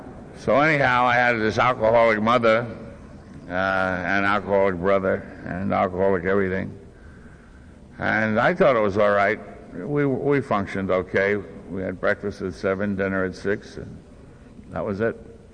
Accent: New York City, New York, United States; raised, and grew up, or at least I got a little taller, in one of the neighborhoods in New York City. I'm from the Bronx. You would not know that from the way I speak. Sound like a radio announcer, don't I? I grew up in an Irish neighborhood

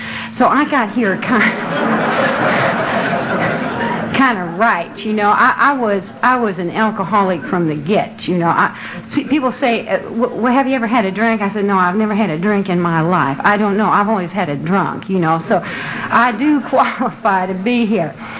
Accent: Glendale, California, United States; now in Tampa, United States; I'm really from Glendale, California. I got sober there, but I live in Tampa, Florida now.

